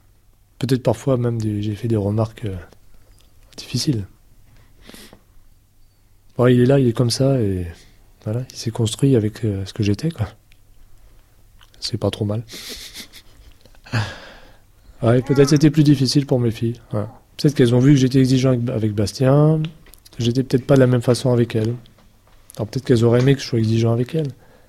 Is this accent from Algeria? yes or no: yes; Algeria; born there; moi j'ai 57 ans, je suis né en Algérie, mes parents pieds noirs en partie